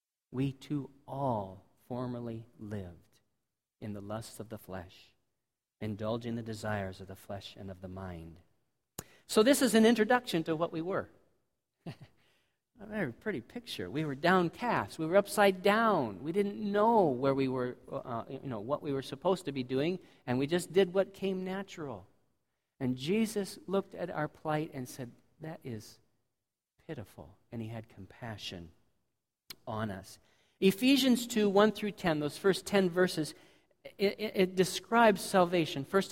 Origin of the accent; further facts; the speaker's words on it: United States; See, we grew up in America, except for Melody. We grew up in America, and we don't think of ourselves so much as a Gentile nation anymore, because we have many generations of Christian heritage.